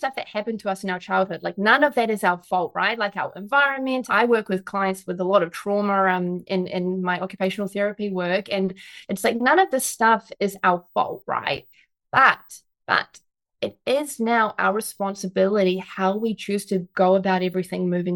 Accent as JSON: {"language": "English", "country": "New Zealand", "tie": "born or raised there", "said": "I grew up in New Zealand, and it was such a beautiful country to be in and to grow up in. I was very lucky, and yeah, I grew up with my Polish family there."}